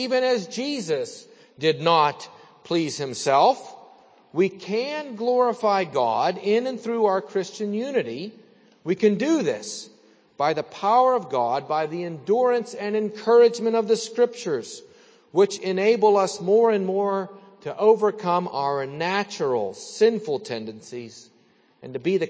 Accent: Salzburg, Austria; When I grew up in Salzburg, I lived in town

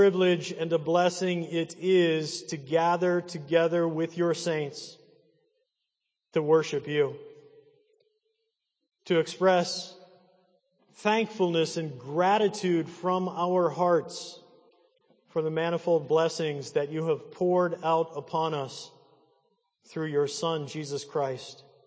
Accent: Monroeville, United States; I grew up in the Sovereign Grace Presbyterian Church in Monroeville

